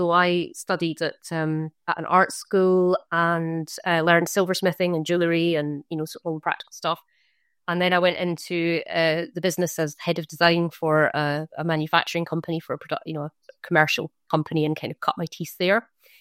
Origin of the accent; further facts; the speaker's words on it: Scotland, United Kingdom; accent: Scottish; I am obviously Scottish, my origin, as you can tell from the accent, but been living in this area for about 12 years now with my husband. He's also Scottish.